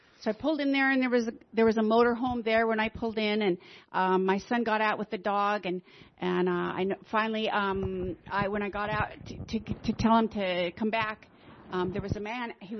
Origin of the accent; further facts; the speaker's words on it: Ilwaco, Washington, United States; I am from Ilwaco, Long Beach area.